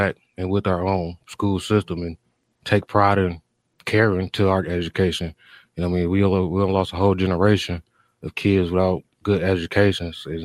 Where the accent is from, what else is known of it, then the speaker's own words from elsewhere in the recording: Muskegon Heights, Michigan, United States; Born and raised in the Heights. I don't know nothing but the Heights City, Muskegon Heights.